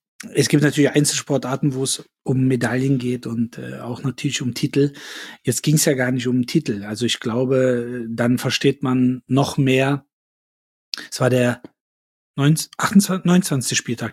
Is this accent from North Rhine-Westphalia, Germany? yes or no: yes; Cologne, North Rhine-Westphalia, Germany; ich bin gebürtiger Kölner